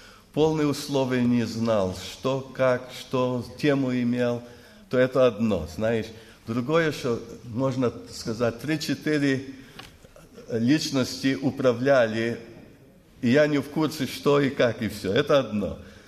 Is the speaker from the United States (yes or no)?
yes; United States; то я из Америки, а я там живу, паспорт канадский, я еще канадец.